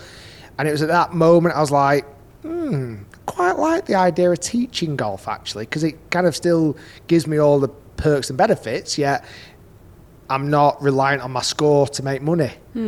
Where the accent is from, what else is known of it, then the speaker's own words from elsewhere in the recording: Bolton, North West England, United Kingdom; I grew up in Bolton.